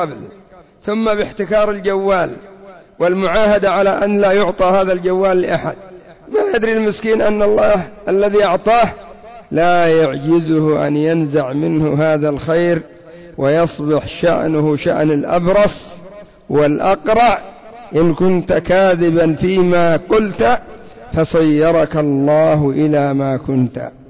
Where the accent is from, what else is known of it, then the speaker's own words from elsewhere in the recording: Yemen; حتى عندنا في اليمن يذكرون من الأمثال ما يدل على هذا المعنى